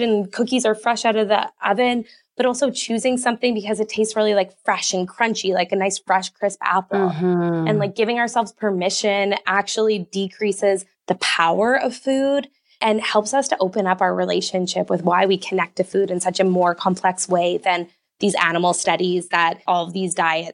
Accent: Canada; So, you know, I always kind of say to my clients, like, I'm Canadian, so I go by Canada's Food Guide

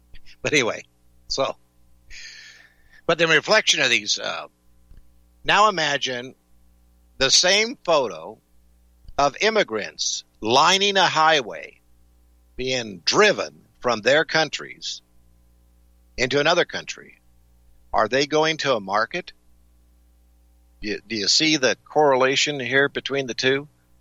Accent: Montana, United States; but I'm from Montana. Well, I wasn't originally. Well, actually, I was conceived here.

